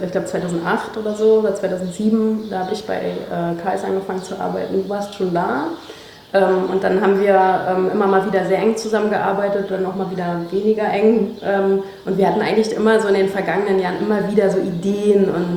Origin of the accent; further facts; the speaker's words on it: Mecklenburg-Vorpommern, Germany; Also ich bin hier aufgewachsen im Norden und zwar auf dem Fischland. Habe da quasi meine Kindheit verbracht und meine Jugend.